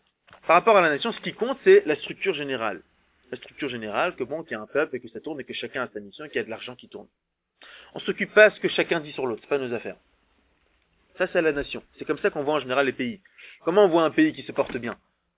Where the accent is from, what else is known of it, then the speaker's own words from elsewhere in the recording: France; nous, on appartient au peuple juif et on est français.